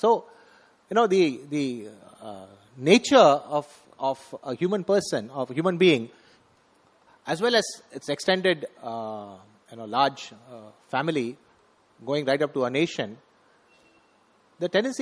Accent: India; proud to say that we are Indians

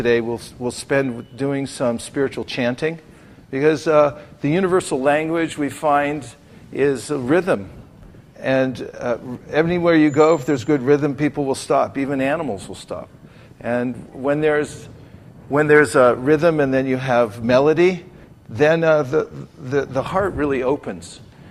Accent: Lafayette, California, United States; I really like the Bay Area in general. I grew up here in Lafayette. Then when I was 16, I became a monk

